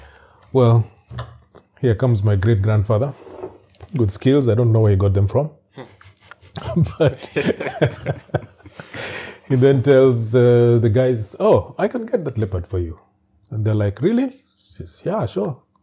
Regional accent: Northern Region, Uganda; I come from Uganda, basically the West Nile of Uganda, just borders the Congo and borders Sudan.

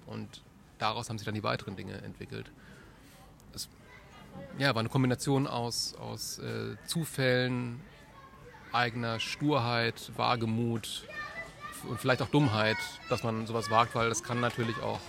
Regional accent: Breisach, Baden-Württemberg, Germany; born there; ja, ich bin da im Krankenhaus zur Welt gekommen, aber von Breisach kenne ich jetzt nicht so viel. Und um diese Enttäuschung zu vermeiden, sage ich einfach Südbaden.

